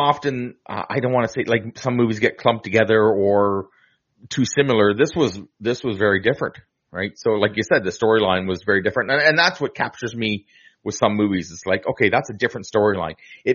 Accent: Canada; I'm Canadian, you're American, our borders are right beside each other.

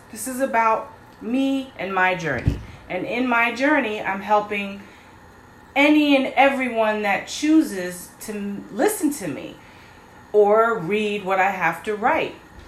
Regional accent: New York, United States; accent: New York; Oh, my accent's going to come out. New York accent, mind you.

